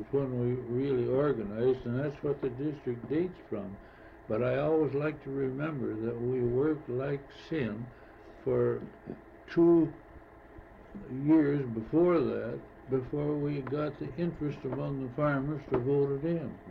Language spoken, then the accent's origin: English; Ogilvy, Maine, United States; at that time we had a very active grange at Ogilvy, my hometown, and I discussed it with the grange